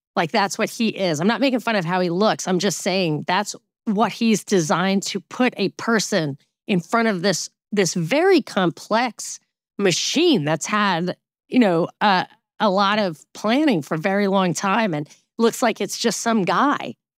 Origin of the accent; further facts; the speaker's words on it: New York, United States; Maybe because I grew up in New York and they blocked the sidewalk.